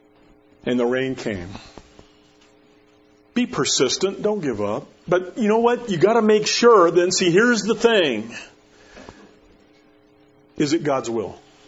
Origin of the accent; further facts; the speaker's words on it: Florida, United States; I grew up in Florida. Man, every afternoon, you knew it was going to rain.